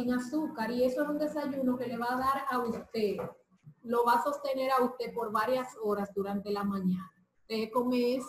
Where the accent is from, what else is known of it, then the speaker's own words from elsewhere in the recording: Dominican Republic; el arroz es el carbohidrato fundamental de nosotros como dominicanos.